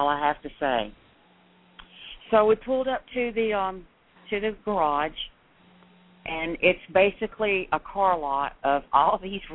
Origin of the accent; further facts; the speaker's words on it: Tennessee, United States; I thought I was from East Tennessee and had seen cousins screwing cousins before, but this shit was unbelievable.